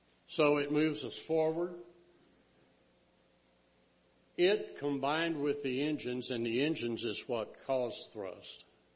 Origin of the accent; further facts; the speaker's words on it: Texas, United States; What can I say? I'm from Texas, so I wanted to put the Cowboys up there